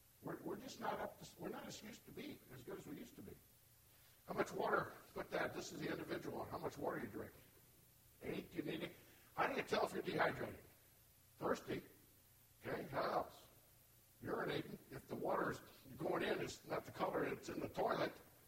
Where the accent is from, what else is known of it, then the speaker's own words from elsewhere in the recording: Oklahoma, United States; I come from Oklahoma here to Florida, and it's humid, I'm sweating